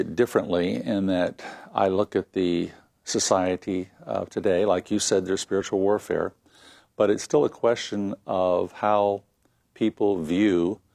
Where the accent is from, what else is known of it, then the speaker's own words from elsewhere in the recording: East Coast, United States; And so I grew up on the East Coast, and I was blessed by having a good family.